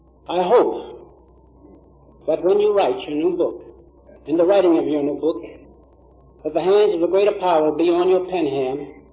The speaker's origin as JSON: {"language": "English", "town": "Brooklyn", "region": "New York", "country": "United States", "tie": "born there", "said": "I was born in Ninth Ward of Brooklyn, predominantly Irish, with smattering of Italians and very few of ebony hue."}